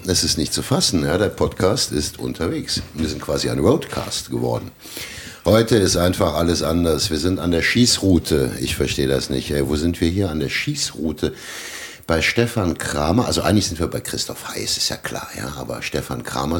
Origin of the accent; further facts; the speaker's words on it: Aachen, North Rhine-Westphalia, Germany; Wir kommen aus Aachen, weit entfernt.